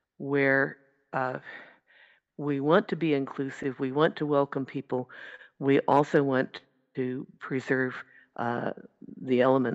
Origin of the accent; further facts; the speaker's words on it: United States; I was also, as an American, where we are a nation of immigrants